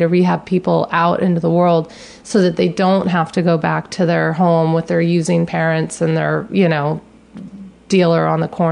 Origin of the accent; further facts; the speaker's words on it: California, United States; I don't know if it's because I'm from the Bay Area, but I always did The Artist's Way and The Vein of Gold.